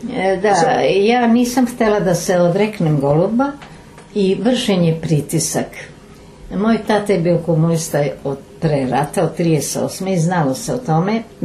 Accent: Belgrade, Serbia; Mi smo izbjegli u Obrenovac i Obrenovac nas je jako lepo primio i ja volim prosto njih kao moj rodni grad, kao Beograd.

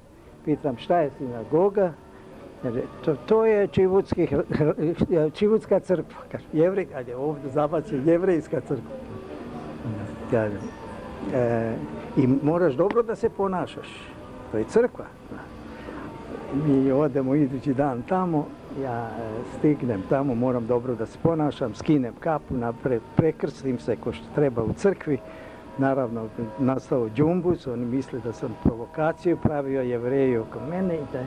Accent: Novi Sad, Vojvodina, Serbia; also born or lived in Šimanovci; Rođen sam u Novom Sadu. U ono doba je to bila mađarska varoš. Ali sa mešanim stanovništvom, Srbi, Mađari, Nemci.

